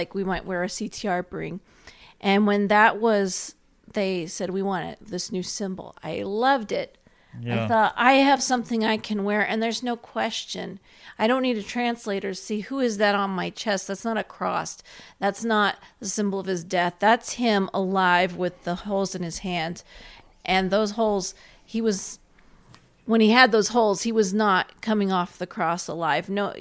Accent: Indiana, United States; Well, I grew up in Indiana, and you'd see someone.

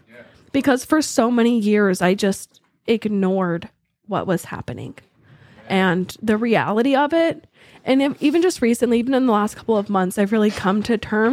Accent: Palominas, Arizona, United States; So I'm from Arizona. I grew up in Cochise County, so where I was born, where I was raised, was in Palominas.

